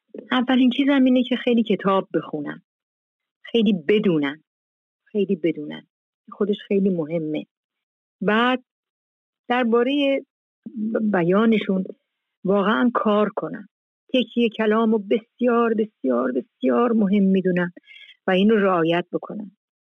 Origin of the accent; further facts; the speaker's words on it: Iran; moved away; حدود 40 سال 42 ساله که من از ایران اومدم بیرون